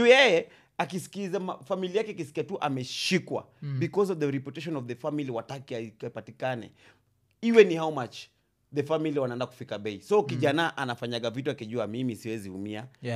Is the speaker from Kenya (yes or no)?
yes; Kenya; Mimi ni Mkenya mwenzenyu tu.